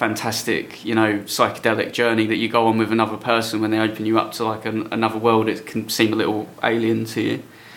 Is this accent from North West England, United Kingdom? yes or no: no; East of England, United Kingdom; Yeah, we're both from Essex.